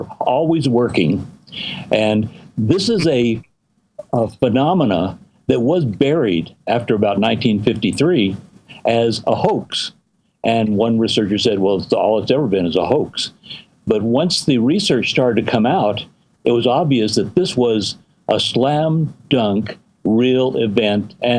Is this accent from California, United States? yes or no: no; New Mexico, United States; And even I grew up in New Mexico where it happened